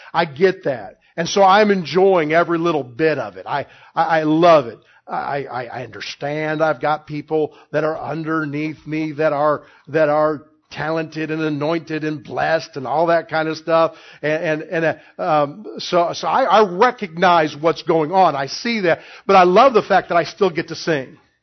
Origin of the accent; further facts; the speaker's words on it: Illinois, United States; some of my friends from growing up in Illinois were there to honor Julie.